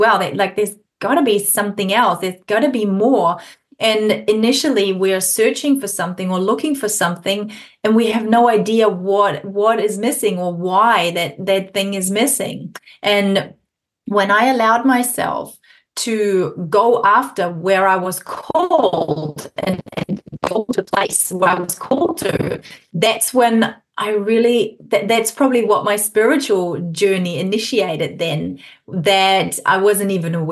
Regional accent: Germany; now in New Zealand; I'm originally from Germany with a Polish last name. So there's German and Eastern European blood in me.

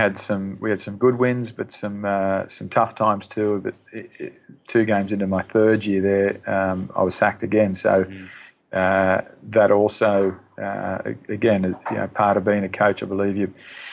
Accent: Canberra, Australian Capital Territory, Australia; that was probably the dream job because I'm a Canberra boy.

